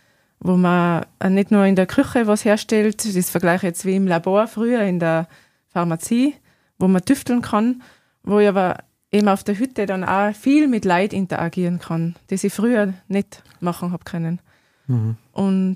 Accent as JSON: {"language": "German", "region": "Alpine foothills", "country": "Germany", "said": "Ich habe ein bisschen Flachlandgene auch in mir, durch meine Mama. Und ich komme aus dem Alpenvorland."}